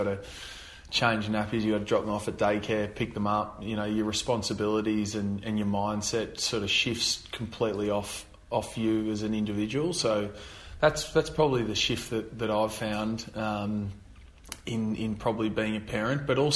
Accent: Finley, New South Wales, Australia; I know that from where I grew up in Finlay. It was probably 2,500 people when I was there

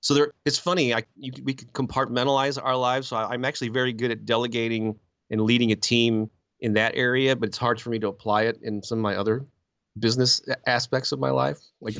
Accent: St. Louis, Missouri, United States; I published a music newspaper locally in my hometown of St. Louis years ago.

